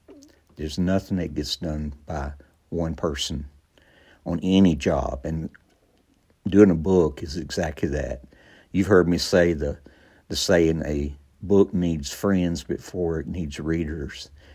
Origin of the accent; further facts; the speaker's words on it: East Texas, United States; things I've learned from growing up in the Piney Woods. As you well know, I'm very proud of my Piney Woods roots.